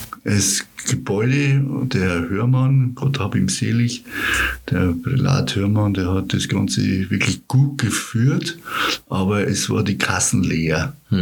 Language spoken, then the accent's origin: German; Weiden, Bavaria, Germany; Weiden ist natürlich meine Heimat, das ist klar.